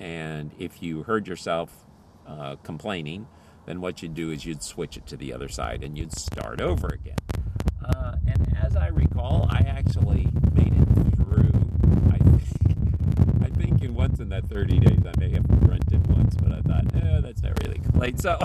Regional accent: Philippines; I grew up in the Philippines, and when you have a car running in the Philippines and it's hot outside, that's bad for the car.

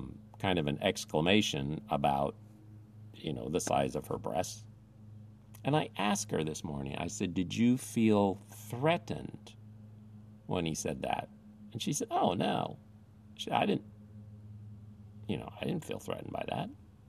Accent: Midwest, United States; now in New York City, United States; not growing up in New York City, growing up in a smaller town in the Midwest

